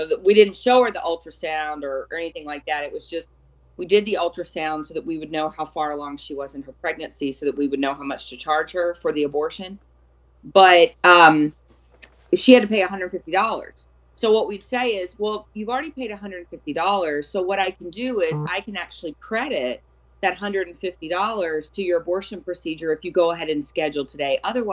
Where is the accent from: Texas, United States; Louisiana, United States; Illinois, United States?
Louisiana, United States; I grew up in South Louisiana. There were no abortion clinics anywhere around us, no Planned Parenthoods.